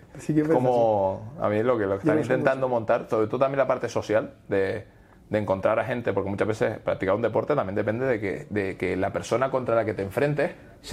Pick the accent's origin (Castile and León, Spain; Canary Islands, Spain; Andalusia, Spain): Canary Islands, Spain; Las Palmas; De Las Palmas, tengo, he vivido siempre a las afueras de Las Palmas, en Tafira, ¿no? Y después también tenemos una casita pequeña en el sur, en Pasito Blanco